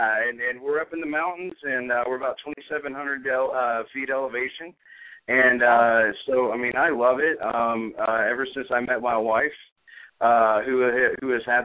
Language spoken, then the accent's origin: English; Chattanooga, Tennessee, United States; I was raised in Chattanooga. I went to a private school, a private Christian school called Boy Buchanan.